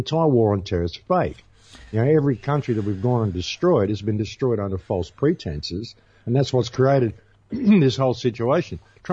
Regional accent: Australia; I'm an Australian tourist and I don't use credit cards.

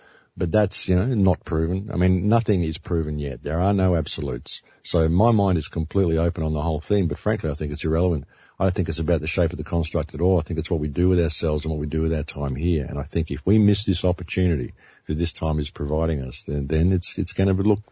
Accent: Australia; You know, I'm an Australian. We swear a lot.

